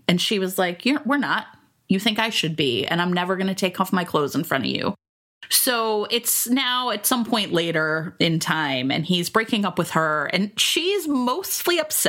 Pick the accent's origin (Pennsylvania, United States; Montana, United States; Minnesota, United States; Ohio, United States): Ohio, United States; I grew up in Ohio, and I've got to tell you, there's a real paucity of books, romances set in Ohio.